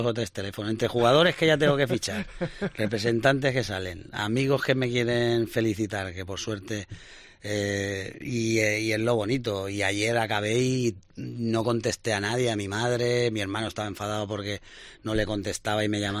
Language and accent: Spanish; Balearic Islands, Spain; hombre, como mallorquín es muy triste, la verdad.